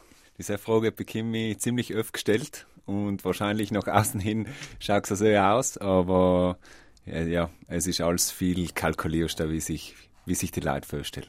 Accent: South Tyrol, Italy; Ich bin also auf dem Klausberg aufgewachsen und habe mich selber in den Sport verliebt

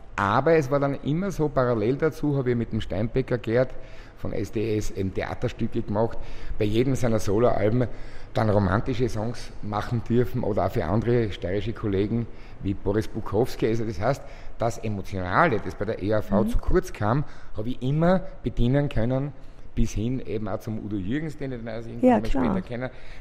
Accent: Diani Beach, Kwale County, Kenya; nachdem also meine Heimat da, Diani Beach in der Nähe des Äquator liegt, hat der Tag dort nur 12 Stunden.

